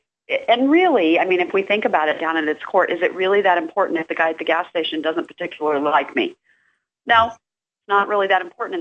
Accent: Utah, United States; I was raised in Utah. I did a lot of my work in Utah.

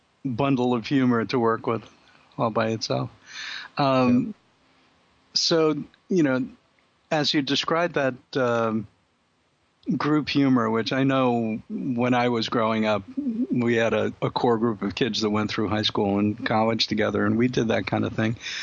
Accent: New York City, New York, United States; I mean, I grew up in New York City, so there were lots of Irish and Italian.

